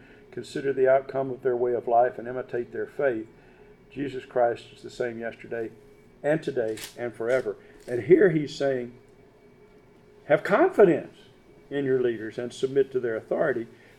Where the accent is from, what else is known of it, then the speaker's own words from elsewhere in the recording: Tennessee, United States; Not because I'm from Tennessee and now I'm here.